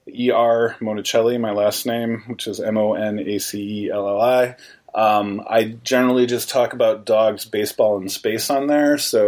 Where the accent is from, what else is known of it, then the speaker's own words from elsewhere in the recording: New York, United States; Personally, I'm native from New York State, and so I've always had an affinity since the Daryl Strawberry days for the Mets